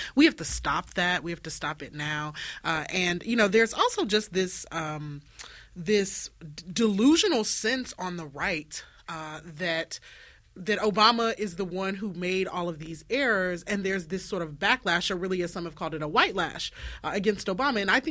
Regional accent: Louisiana, United States; I'm from Louisiana, so it's not just that we taught in the South, but we're all from the South as well, in some form or fashion.

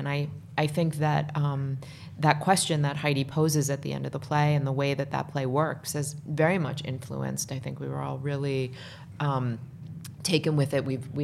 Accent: Washington, District of Columbia, United States; born or raised there

